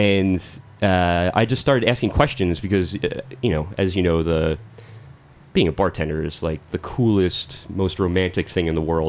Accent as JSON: {"language": "English", "region": "New Jersey", "country": "United States", "tie": "born or raised there", "moved": "as an adult", "said": "But yeah, when I was 18, I moved right into the city to attend NYU"}